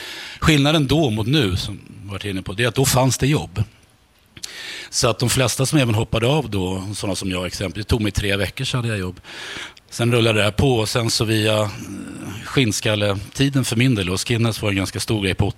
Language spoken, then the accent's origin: Swedish; Stockholm, Stockholm County, Sweden; Ja, så jag är uppvuxen då i Söderort. Och på den tiden Rågsved och Farsta då